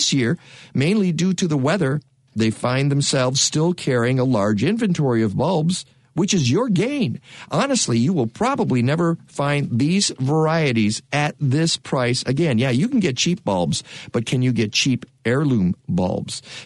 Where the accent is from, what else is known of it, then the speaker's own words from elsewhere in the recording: Michigan, United States; Well, you know, I'm from Michigan, so it got hammered into my head growing up.